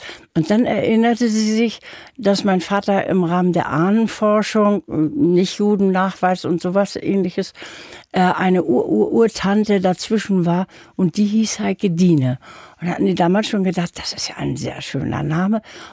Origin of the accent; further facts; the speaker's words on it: Thalbürgel, Thuringia, Germany; born there; geboren wurde ich in Thalbürgel bei Jena, mehr oder minder zufällig, also Ende des Krieges.